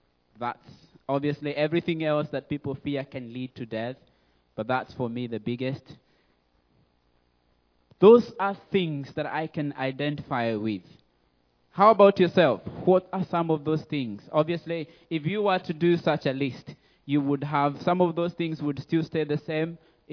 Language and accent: English; Kenya; I'm Black African. I'm Kenyan. And in Kenya, we have tribes. I'm one of these 43 tribes. And one of the tribes is called Kikuyu. So that's one of the tribes I come from.